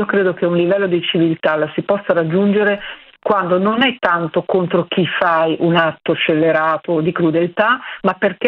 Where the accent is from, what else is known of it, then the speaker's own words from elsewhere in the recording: Cernusco sul Naviglio, Lombardy, Italy; Il mio paese natio è Cernusco sul Naviglio